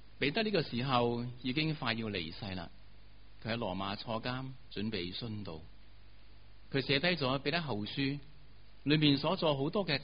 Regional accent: Hong Kong; 我们香港人都是很殷勤很努力的一班的人，

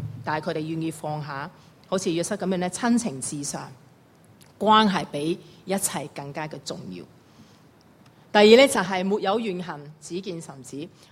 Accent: Hong Kong; 我深信要是今日的我们香港人，今时今日的人来讲呢，真的会怒火中烧

